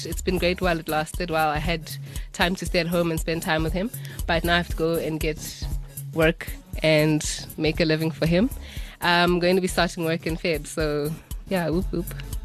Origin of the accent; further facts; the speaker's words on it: Soweto, Gauteng, South Africa; I am 23. I'm from Soweto, Deep Kloof to be exact.